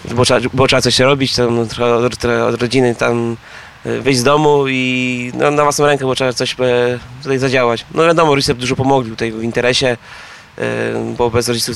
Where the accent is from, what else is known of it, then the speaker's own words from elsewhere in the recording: Piła, Greater Poland Voivodeship, Poland; born there; Tak, tutaj no to urodzenie, tutaj urodziłem się, mieszkam i działam.